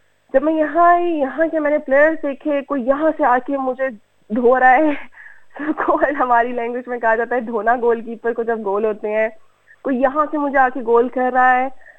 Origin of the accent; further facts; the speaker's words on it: Lahore, Punjab, Pakistan; میں لاہور میں پیدا ہوئی تھی اور میں نے سمنا آباد اسکول سے انٹر میٹرک کیا اینڈ دین اس کے بعد میں لاہور کالج موو ہو گئی.